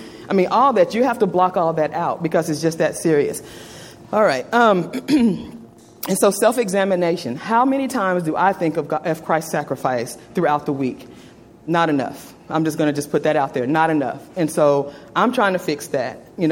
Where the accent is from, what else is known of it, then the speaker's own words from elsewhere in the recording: Elk City, Oklahoma, United States; I lived in a place called Elk City, Oklahoma. That was my hometown.